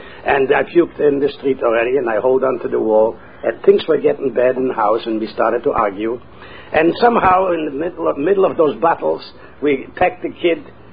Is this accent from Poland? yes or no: yes; Poland; English is a second language; moved away as an adult; also born or lived in Italy; I wound up in Italy because I didn't want to go back to Poland. There was nobody to go back to home to.